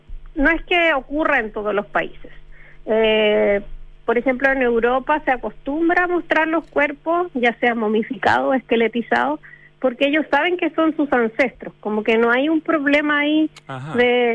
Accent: Chile; como chilenos también tenemos que entendernos parte de todo ese proceso, porque nosotros somos un mix, estamos mestizados

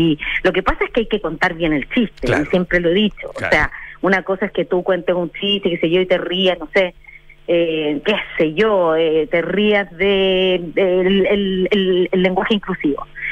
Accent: Chile; como público chileno, hay una seguridad mayor. Antes quizá estábamos un poquito más acomplejados y cualquier cosa podía como dificultar. Ahora siento que estamos mucho, somos chilenos más seguros que antes

